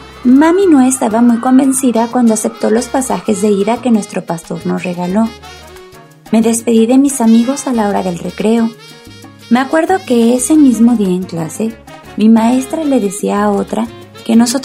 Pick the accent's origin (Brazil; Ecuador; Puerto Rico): Puerto Rico; Aibonito; En mi pueblo de Ay Bonito siempre hacía una brisa muy tibia, pero nunca fría. En Ay Bonito, la altura es un poco más que en el resto de la isla